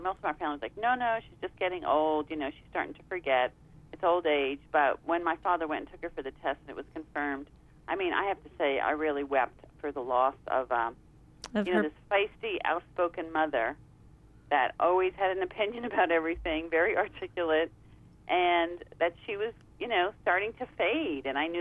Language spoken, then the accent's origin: English; New York, United States; It's basically the story of my life growing up in New York and the path that I took up until when she was diagnosed